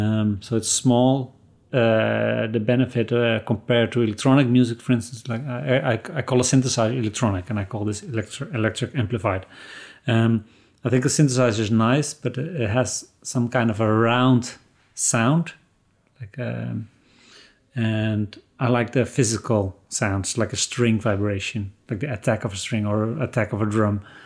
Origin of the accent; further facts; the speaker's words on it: Netherlands; English is a second language; I'm from the Netherlands, and I'm an inventor of musical instruments.